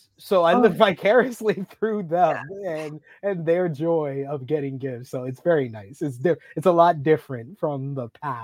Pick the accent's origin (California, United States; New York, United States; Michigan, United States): New York, United States; And maybe it's because I'm from New York. It just holds a special place in my heart.